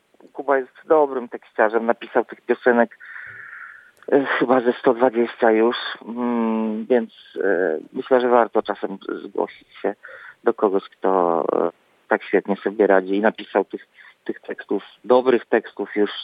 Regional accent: Działdowo, Warmian-Masurian Voivodeship, Poland; Ja przyjechałem z Działdowa, jestem trochę starszy od Mariusza.

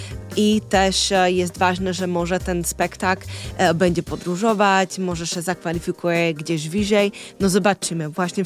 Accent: Slovakia; Polish is a second language; Ja jestem z miejsca, ze Słowacji i rodzona w Czechosłowacji i mam ten swój taki czechosłowacki humor

